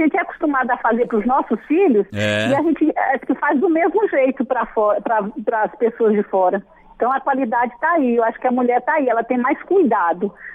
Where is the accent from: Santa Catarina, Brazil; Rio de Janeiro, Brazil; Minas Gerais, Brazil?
Minas Gerais, Brazil; Paracatu; born there; Eu sou em Paracatu, Minas Gerais.